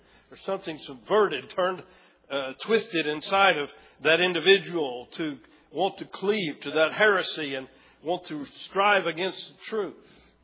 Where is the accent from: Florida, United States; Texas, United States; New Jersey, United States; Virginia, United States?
Florida, United States; Lakeland; moved away; in my hometown and Lakeland, Florida. And one time I went with them when I was there visiting. I don't get down there very much, rarely get down, but I was visiting.